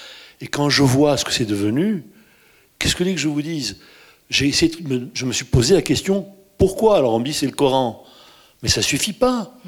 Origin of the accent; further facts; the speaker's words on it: Egypt; moved away; Moi, je suis né dans un pays musulman, j'ai grandi en Égypte.